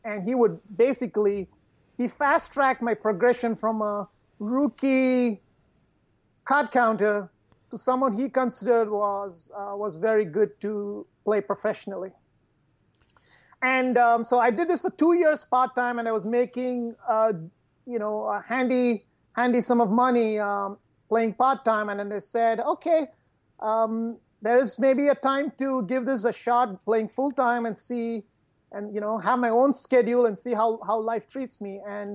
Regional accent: India; I did all my growing up in India.

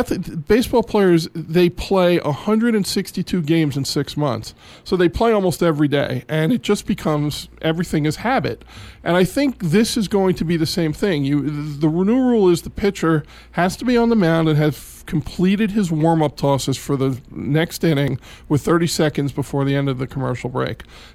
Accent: New York, United States; It's no different than the corner store, the corner candy store that I grew up with in New York

